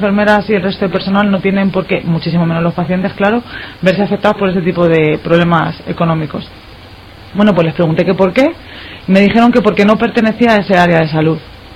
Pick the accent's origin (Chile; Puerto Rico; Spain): Spain; Rivas, Community of Madrid; tengo 29. Como sabe mucha gente aquí en el barrio, porque yo soy de Rivas de toda la vida